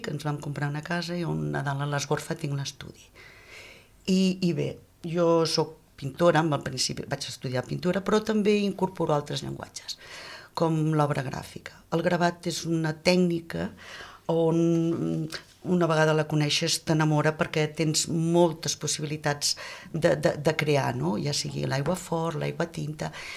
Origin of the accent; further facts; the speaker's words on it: Pradell de la Teixeta, Catalonia, Spain; also born or lived in Tarragona; sóc de Pradell de la Teixeta i farà uns 9 anys que tinc l'estudi casa a Pradell. Jo, pues, per temes laborals i tal, vaig anar a Tarragona, és on me vaig formar a l'Escola d'Art i Disseny